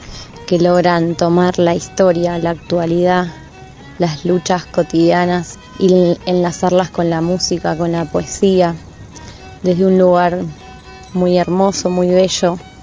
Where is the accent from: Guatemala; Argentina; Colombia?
Argentina; Trenque Lauquen, Buenos Aires Province; A veces me hace pensar en Trenquelauquen, que es mi pueblo.